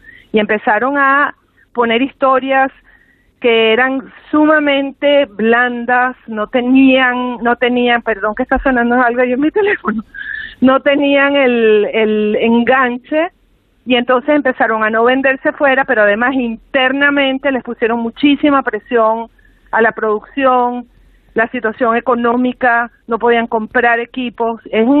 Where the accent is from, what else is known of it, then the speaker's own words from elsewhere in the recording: Venezuela; yo soy venezolana